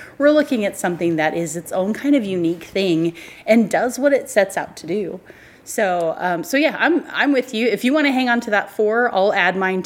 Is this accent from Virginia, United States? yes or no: no; Colorado Springs, Colorado, United States; I grew up in Colorado Springs, and at the Colorado Springs Zoo, I just lost the name of it.